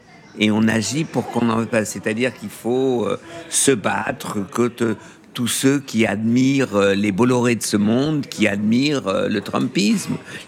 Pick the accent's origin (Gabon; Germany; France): Germany; Ben oui, moi je suis allemand. Je suis à l'heure.